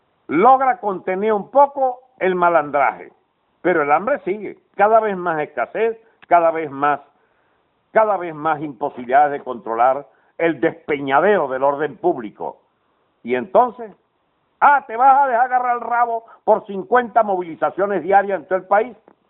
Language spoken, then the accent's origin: Spanish; Venezuela; somos humanos, somos venezolanos, suficiente razón para reconciliarnos